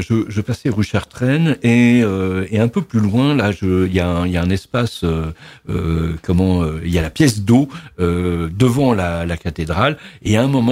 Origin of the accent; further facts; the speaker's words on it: Évreux, Normandy, France; j'ai grandi à Évreux, j'ai fait mes études ici. Je suis parti juste quelques années à Perpignan dans les années 74-75 et je suis revenu à Évreux en 75.